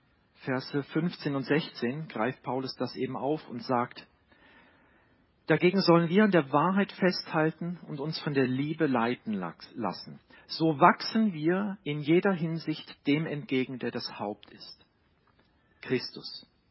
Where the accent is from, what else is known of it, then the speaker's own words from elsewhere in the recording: North Rhine-Westphalia, Germany; Ich bin in der Nähe von Köln aufgewachsen.